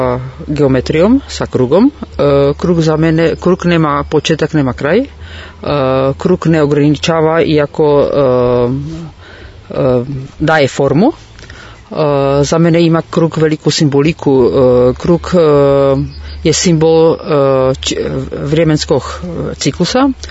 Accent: Jeseník, Olomouc Region, Czechia; Serbian is a second language; ja dolazim iz Češke, iz grada Jesenjik, to je isto ovako u planini

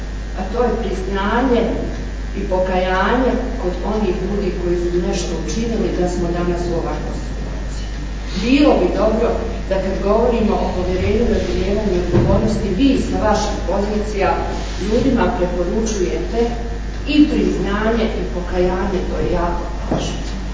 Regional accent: Bosnia & Herzegovina; i kao Bosanka Hercegovka, i sve ostalo.

